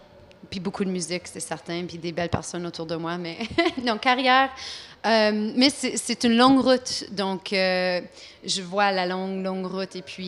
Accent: Timmins, Ontario, Canada; born there; je suis née à Timmins, Ontario en 1983.

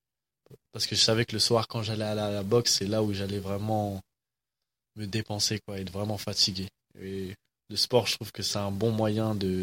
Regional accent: France; born there; depuis que je suis né en France

